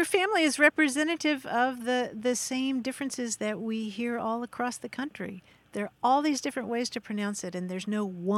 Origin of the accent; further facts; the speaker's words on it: Kentucky, United States; I grew up in Kentucky, and I go back and forth between those two pronunciations.